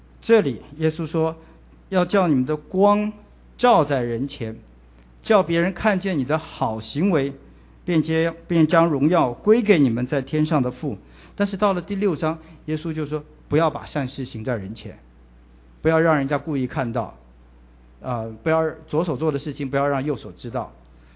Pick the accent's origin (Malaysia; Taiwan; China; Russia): China